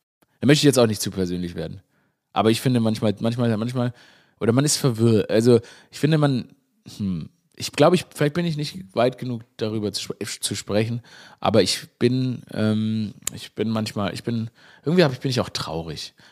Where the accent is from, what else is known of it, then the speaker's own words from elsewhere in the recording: Stuttgart, Baden-Württemberg, Germany; Und ich komme ja, ich meine, aus Stuttgart, die Schwaben, die sagen Aurel.